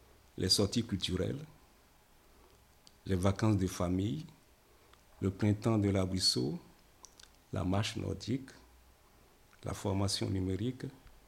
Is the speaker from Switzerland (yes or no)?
no; Benin; Je suis originaire du Bénin, ex-Dahomey, situé dans la corne de l'Afrique de l'Ouest. Je suis à l'île Sud. Depuis 18 mars 2014.